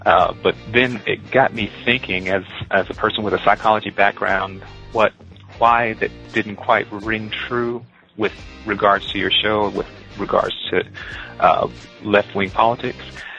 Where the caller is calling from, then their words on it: Cary, North Carolina, United States; I'm calling from Cary, North Carolina.